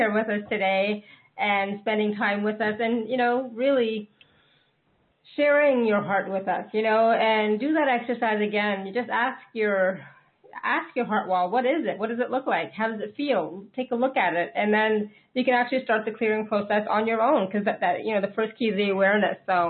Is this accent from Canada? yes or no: yes; Canada; I'm soon leaving Canada, right? So, but I'm always going to be Canadian.